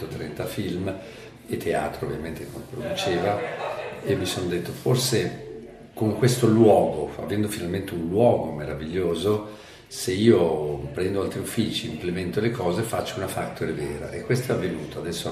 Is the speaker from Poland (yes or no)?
no; Montevideo, Uruguay; also born or lived in Milan / Beirut / United States; now in Rome, Italy; a Montevideo, cresciuto fra Montevideo, un po' Milano, un po' Beirut, negli Stati Uniti. Sono un ebreo, ho mio padre e le origini marocchine, sono un perfetto misto sangue, però ho scelto come mia città Roma